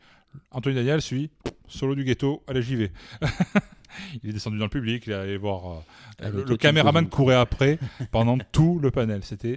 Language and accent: French; France; qui a cru que je venais de Louisiane. Je fais non, je viens de France, non, pas New Orleans.